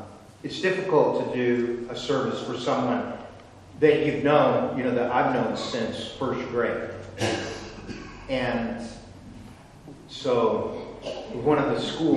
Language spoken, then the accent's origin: English; Washington, United States; As most of you know, many of you know, I grew up in Skagit County.